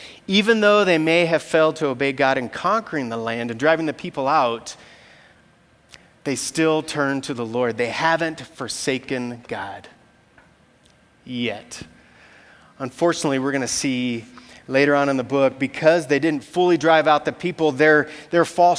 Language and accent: English; Colorado Springs, Colorado, United States; and I grew up in Colorado Springs, and I learned to swim at this little, at the pool in Colorado Springs